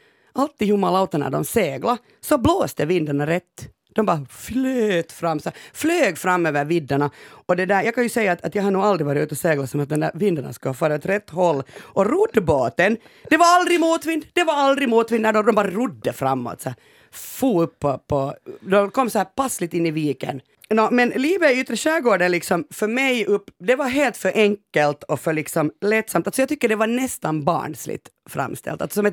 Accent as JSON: {"language": "Swedish", "town": "Pörtö", "region": "Uusimaa", "country": "Finland", "tie": "born or raised there", "said": "Jag är alltså uppvuxen på Pörtö som ligger i Borgås yttre skärgård och liksom bodde där ända tills jag fyllde 13 faktiskt år om."}